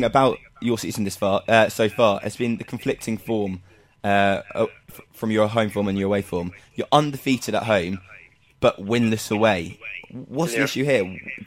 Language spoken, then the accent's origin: English; Cambridge, East of England, United Kingdom; A 5-1, a 5-1 defeat to actually my hometown club, Cambridge United.